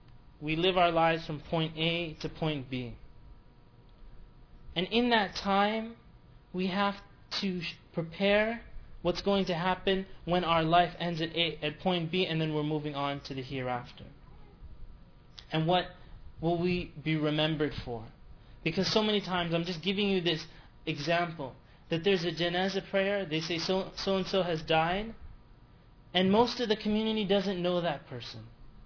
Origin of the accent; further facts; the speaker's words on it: Canada; I'm from Canada, that's why I went.